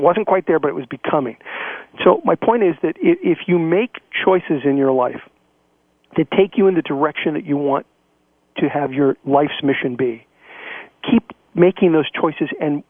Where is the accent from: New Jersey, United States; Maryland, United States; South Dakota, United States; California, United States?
California, United States; Los Angeles; I'm from Los Angeles. She's in New York.